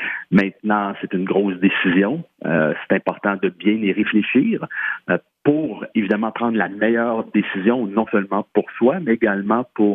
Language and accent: French; Montreal, Quebec, Canada; moi, je suis originaire de Montréal. J'habite depuis plusieurs années sur la rive nord de Montréal.